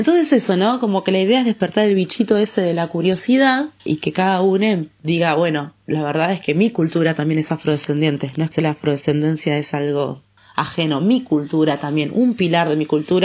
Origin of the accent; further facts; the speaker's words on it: Argentina; Yo siempre como me preguntan, ¿vos de dónde sos? Yo soy argentina